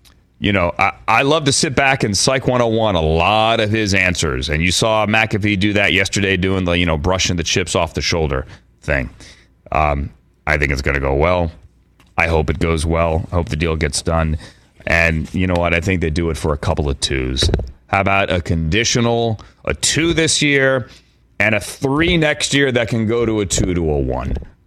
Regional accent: Virginia, United States; Full disclosure, as I mentioned earlier, I am from the Commonwealth of Virginia.

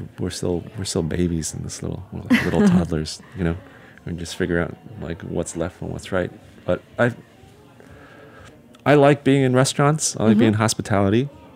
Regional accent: United States; living and growing up in America

